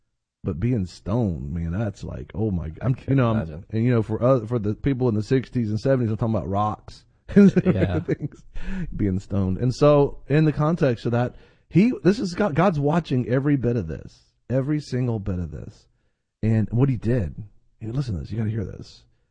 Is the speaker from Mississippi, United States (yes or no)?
no; Florida, United States; Well, I'm from Florida. We have wet heat.